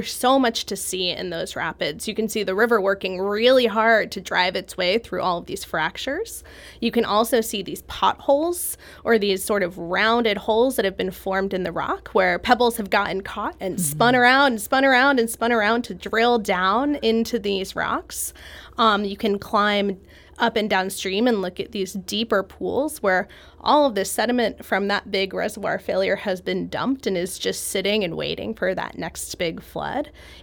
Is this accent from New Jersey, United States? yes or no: yes; New Jersey, United States; And so I grew up on the Jersey Shore, so not so much topography there either.